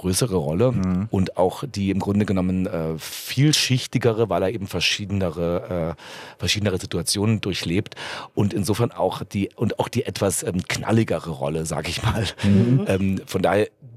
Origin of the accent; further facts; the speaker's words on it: Zittau, Saxony, Germany; born there; ich bin in der DDR geboren, in Zittau.